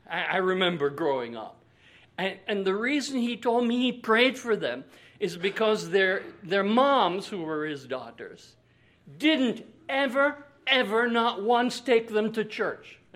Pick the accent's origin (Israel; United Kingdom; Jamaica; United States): Jamaica; When I was growing up in Jamaica in the 1950s